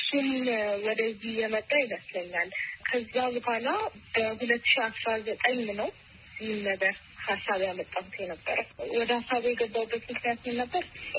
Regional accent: Hawassa, Sidama, Ethiopia; እኔ ማለት ከልጅ ያደኩት ሐዋሳ ነው። ከሶስት ወቶች ጋር ነው ያደኩት።

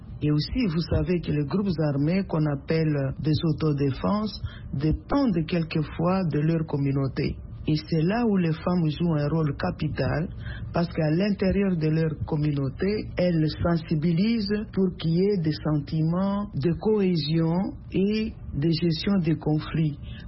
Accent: DR Congo; Je viens de la République démocratique du Congo.

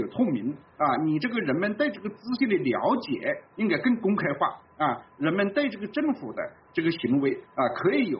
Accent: China; 我是一个中国人

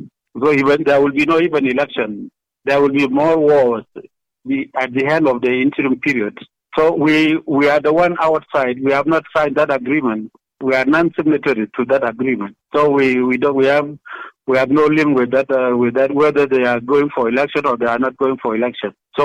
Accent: Unity, South Sudan; I was attacked in my hometown, Unity State

